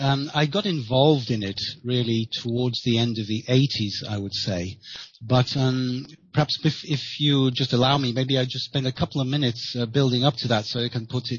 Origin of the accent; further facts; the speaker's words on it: Chester, North West England, United Kingdom; also born or lived in Wales; Anglo-Celtic background in my family also. And I was born in Wales, at the south, and I was brought up off the border, and I was brought up in Chester, the north of the border.